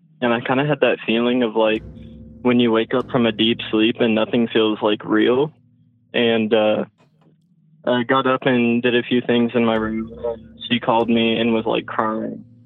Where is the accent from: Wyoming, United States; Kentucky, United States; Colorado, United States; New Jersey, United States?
Kentucky, United States; Lexington; I'm from Lexington, Kentucky, and I'm 18.